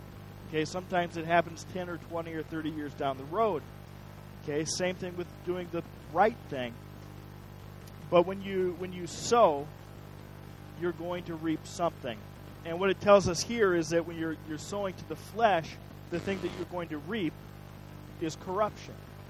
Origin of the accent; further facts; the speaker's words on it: Midwest, United States; moved away; I'm from the Midwest. I've been around corn and cornfields and dirt all my life, pretty much. But I moved here, and the dirt's just a different color, but nothing grows in it.